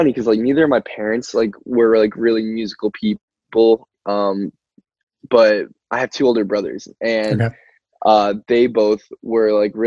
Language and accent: English; Albany, New York, United States; me and Gabe both had, like, a pretty suburban upbringing, and you know, I love it there. Like, it definitely is, like, you know, my hometown